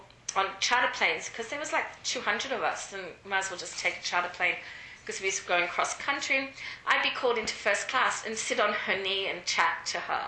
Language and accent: English; India; A lot of people say Italian. I'm Indian.